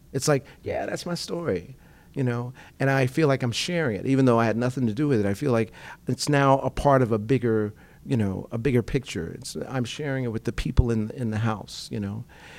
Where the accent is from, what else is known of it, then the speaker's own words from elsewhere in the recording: New York, United States; because I grew up in New York, I heard, "Don't talk like that. That's bad talk.